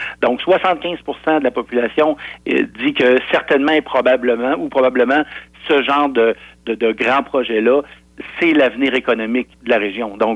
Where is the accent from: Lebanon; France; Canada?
Canada; Quebec City, Quebec; C'est le cas à Québec. Moi, je suis de Québec.